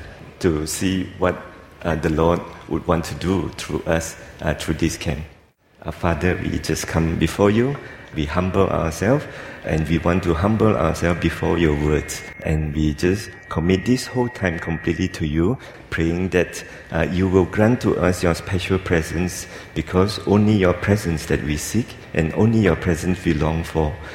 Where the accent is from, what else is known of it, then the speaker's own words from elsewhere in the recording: Indonesia; You know why? I come from Indonesia. You see, I'm wearing a batik here. You see, I come from Indonesia.